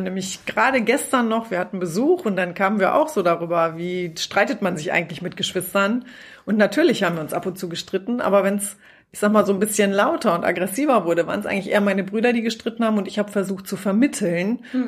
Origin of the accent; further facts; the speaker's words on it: Ibbenbüren, North Rhine-Westphalia, Germany; Ja, ich bin da auch geboren. Geboren bin ich in Ibbenbüren, 10 Kilometer weiter. Da habe ich auch meine Kinderzeit verbracht. Und dann bin ich aber relativ mit 2 Jahren bin ich dann direkt an den Teutoburger Wald gezogen.